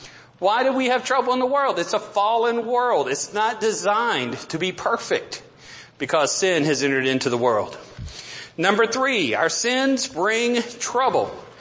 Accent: Odessa, Texas, United States; I was a city boy growing up. I grew up in Odessa, Texas

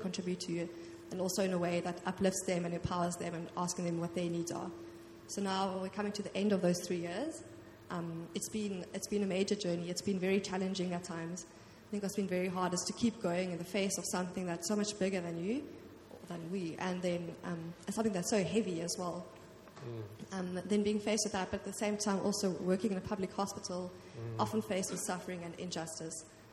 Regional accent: Pretoria, Gauteng, South Africa; moved away as an adult; now in Cape Town, South Africa; I come from Pretoria, and then after my gap year, I came to Cape Town to study at UCT 6 years ago.

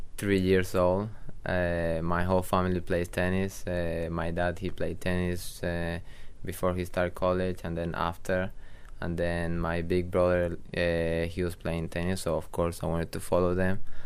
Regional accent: Argentina; also born or lived in Texas; now in Mobile, United States; The weather here in Mobile, for example, is like really hot during summer, but it's humid, and back home it can get really hot, but it's like really dry.

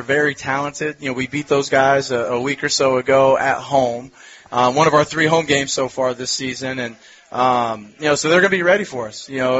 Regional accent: Fort Madison, Iowa, United States; So, yeah, I'm from Fort Madison, Iowa, right there, Burlington, right on the Mississippi River.

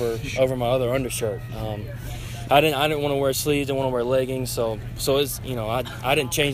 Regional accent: Alabama, United States; I know the team's in Kennesaw, but I'm from South Alabama, so I never thought I'd be anywhere close to this stuff.

